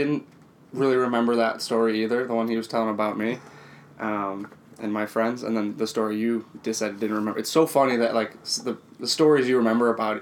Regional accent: Chicago, Illinois, United States; From Chicago, middle of three boys

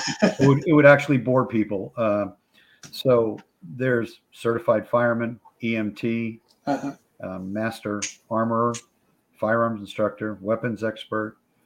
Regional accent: East Coast, United States; My family, I'm second generation, and I'm originally from the East Coast.

